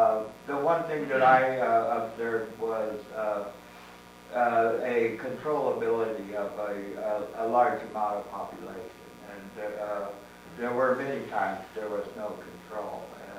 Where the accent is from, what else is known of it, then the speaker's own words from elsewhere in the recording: Seattle, Washington, United States; I'm from Seattle, and the WTO, World Trade Organization, was in our area